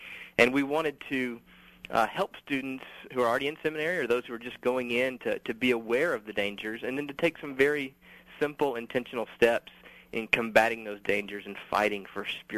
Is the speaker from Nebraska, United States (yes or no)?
no; Spartanburg, South Carolina, United States; I'm from Spartanburg and went to college in Greenville.